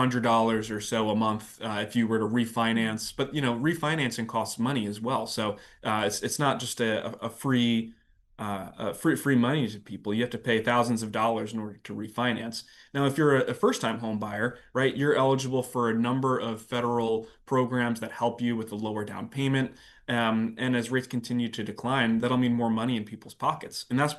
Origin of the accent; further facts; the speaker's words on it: New York City, New York, United States; I'm from New York, right? So New York is an extremely expensive place